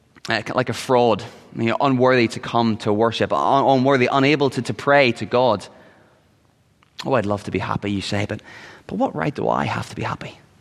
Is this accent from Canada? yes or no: no; United Kingdom; But as a Brit, the less I talk about the Declaration of Independence, the better probably.